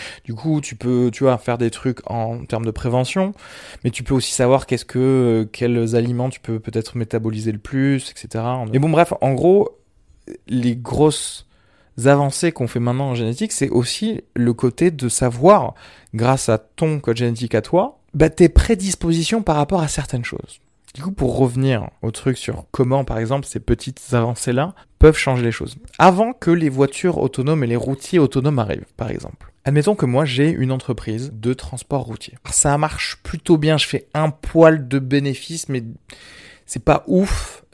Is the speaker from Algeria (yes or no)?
yes; Algeria; born there; je suis méditerranéen vu que je suis né en Algérie